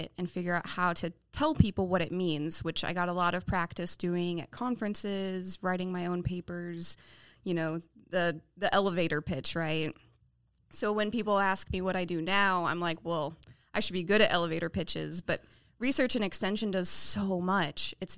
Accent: Kansas, United States; Well, I grew up in Kansas and went to college for biology.

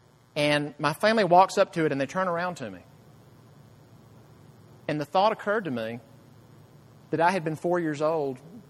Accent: Jackson, United States; I know I've told the story before, but when I was young, growing up in Jackson, one Sunday after church

